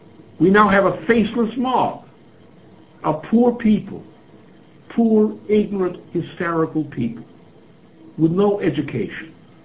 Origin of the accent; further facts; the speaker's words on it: United States; when I grew up in the United States, Jews to me meant my friends from the Polish-Russian background